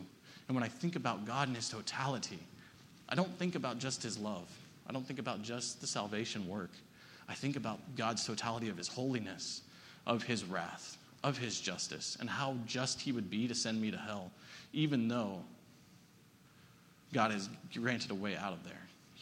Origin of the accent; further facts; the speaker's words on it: United States; As an American, those are really hard words to grasp.